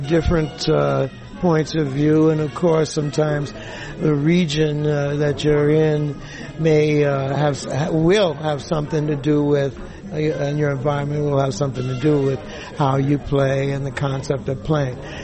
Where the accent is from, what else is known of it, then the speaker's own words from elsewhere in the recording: New York, United States; You know, growing up in New York, it's been great because I got the opportunity to hear so many great musicians right in my backyard.